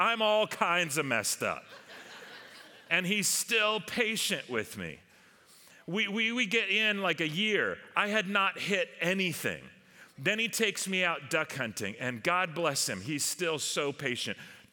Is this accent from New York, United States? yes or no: no; Long Beach, California, United States; When I was a kid growing up in Long Beach, California, I was kind of a tidy kid, you know.